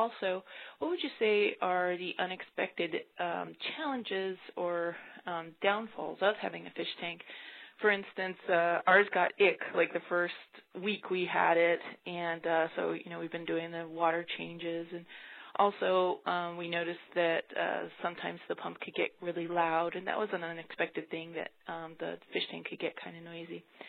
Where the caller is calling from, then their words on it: Oregon, United States; I'm calling from Oregon.